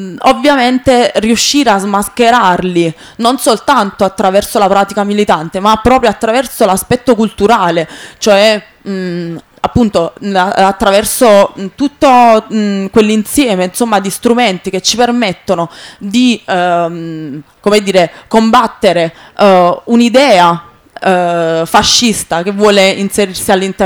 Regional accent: Naples, Campania, Italy; Io vengo dalla realtà di Napoli

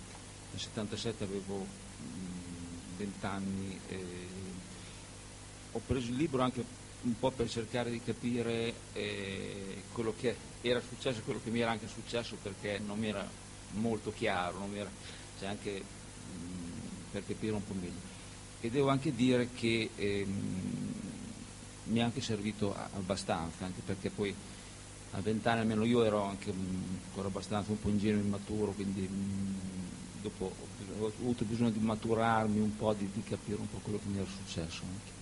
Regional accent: Bologna, Emilia-Romagna, Italy; adesso io sono di Bologna, quindi non è per fare

